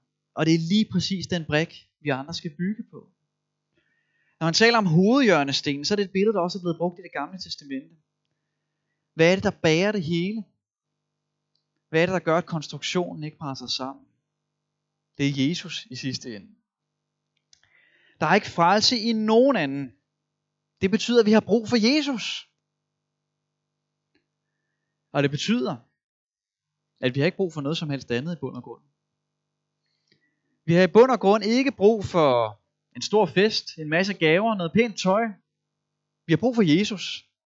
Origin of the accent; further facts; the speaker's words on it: Copenhagen, Capital Region of Denmark, Denmark; Nu er jeg jo sådan en tilflytter, jeg er egentlig københavner.